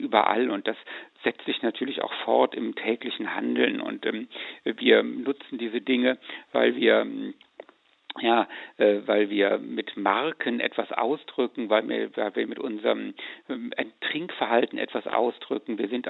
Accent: Rhineland, Germany; Ich stamme aus dem Rheinland, da sind die wunderbaren Quellen in der Eifel

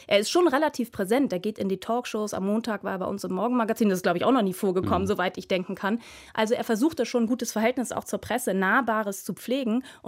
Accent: Hamburg, Germany; ich komme selbst aus Hamburg, darum darf ich das sagen, als typischen unterkühlten Hanseaten.

